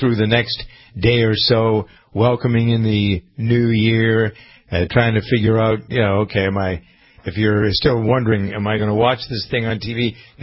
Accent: Framingham, Massachusetts, United States; I mean, most communities I know in Framingham, my hometown.

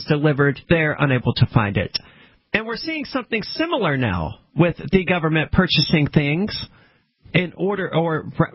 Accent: the South, United States; because I'm from the South where a lot of people hunt

